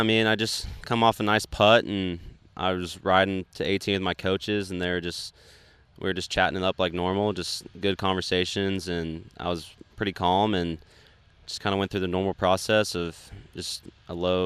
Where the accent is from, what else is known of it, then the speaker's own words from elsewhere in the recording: Oklahoma, United States; Yeah, I mean, growing up in Oklahoma, I've played in the wind a lot and knew that it suited my game.